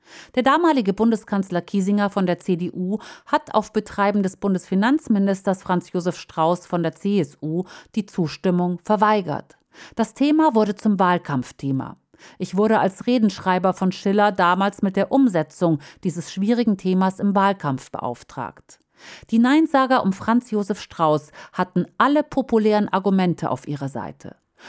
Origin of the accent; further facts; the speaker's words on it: Meckesheim, Baden-Württemberg, Germany; In meiner Heimatgemeinde Meckesheim im Kraichgau